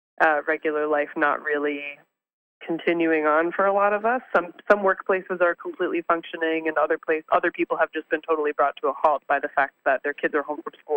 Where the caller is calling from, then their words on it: Verona, Veneto, Italy; I'm calling in from Verona, Italy, which is where we've been since the fall.